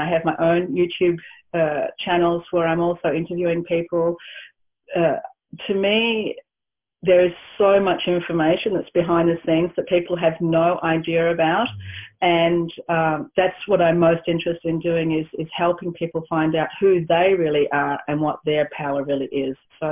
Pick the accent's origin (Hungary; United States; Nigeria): Hungary; also born or lived in Australia; So I was born in Australia, thus the accent, but very quickly went to live in Hungary, which is the land of my ancestors, my parents.